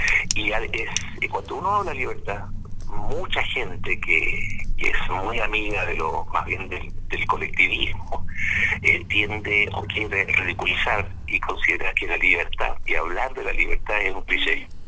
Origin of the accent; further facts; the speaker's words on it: Chile; algo que nosotros como chilenos nunca antes habíamos logrado